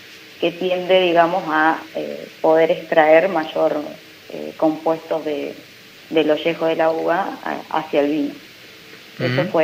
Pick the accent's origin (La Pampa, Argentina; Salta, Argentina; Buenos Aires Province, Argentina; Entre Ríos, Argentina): La Pampa, Argentina; 25 de Mayo; born there; No, yo soy nacida acá en 25 de mayo.